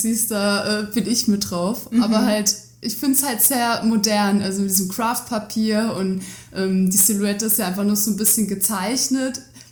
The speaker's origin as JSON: {"language": "German", "region": "Baden-Württemberg", "country": "Germany", "tie": "born or raised there", "said": "ich bin in der Ortenau groß geworden, da gehört das dann auch irgendwo dazu."}